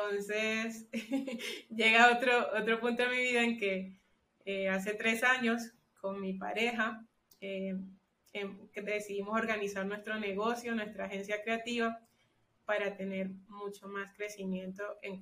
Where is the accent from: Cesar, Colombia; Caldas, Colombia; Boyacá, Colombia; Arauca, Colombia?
Cesar, Colombia; Valledupar; born there; now in Bucaramanga, Colombia; soy colombiana, vivo en la ciudad de Bucaramanga, aunque nací en la ciudad de Valledupar.